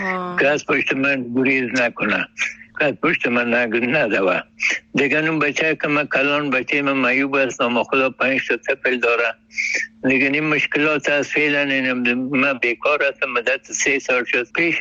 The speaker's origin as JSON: {"language": "Persian", "region": "Kabul", "country": "Afghanistan", "tie": "born or raised there", "said": "44 هستم. دیگه تا بالم دمی شهر خرابات دمی شهر کونی کابل ولایتم هست، مدبوط نایی اول دمی کوچی خرابات بین هنرمند ها تبلو شده، ما تا بالم به حساب هنرمند هستم."}